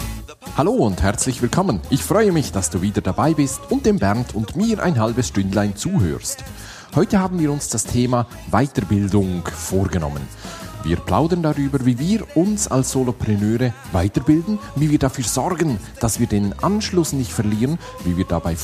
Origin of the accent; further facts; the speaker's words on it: Switzerland; dass man immer à jour bleibt, wie man bei uns in der Schweiz sagt